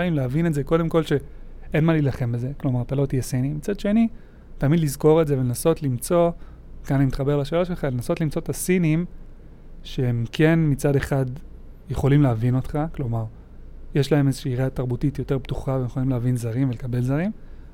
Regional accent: Jerusalem, Jerusalem District, Israel; now in Rehovot, Israel; אני מירושלים, עכשיו ברחובות.

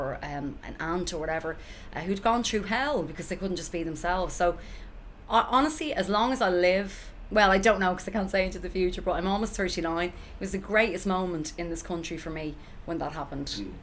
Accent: Ireland; Well, this is the way we are as Irish people.

